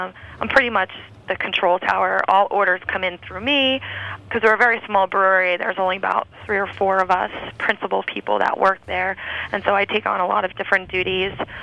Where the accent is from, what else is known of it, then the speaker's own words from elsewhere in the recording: New York, United States; now in Napa, United States; I happen to live in Napa, which I'm from New York originally, so I definitely love New York City.